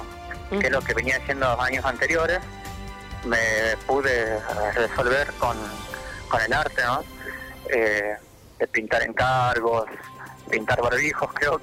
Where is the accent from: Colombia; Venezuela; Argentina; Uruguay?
Argentina; Alto Comedero, Jujuy; Soy de Alto Comedero.